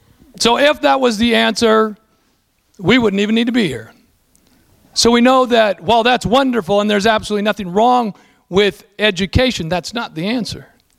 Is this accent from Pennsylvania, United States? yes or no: no; California, United States; We came from Southern California, beach community. I'm a surfer.